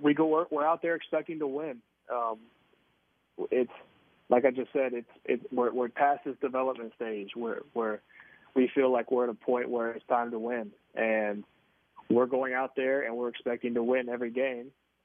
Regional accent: North Carolina, United States; I grew up on Tobacco Road. I grew up an ACC fan

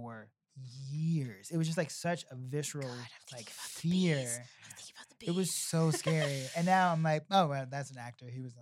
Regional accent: Chicago, Illinois, United States; Yes, I had so much family that lived in Cabrini Green and right now is, like, gentrified and tore down and is very close to Second City.

